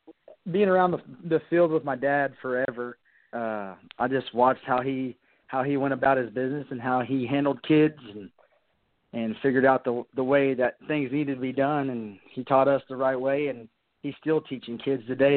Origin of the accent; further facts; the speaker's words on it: Stroud, Oklahoma, United States; Well, I grew up in Stroud, Oklahoma. My dad coached baseball there from like 1975 to 1995, and he coached a bunch of good players.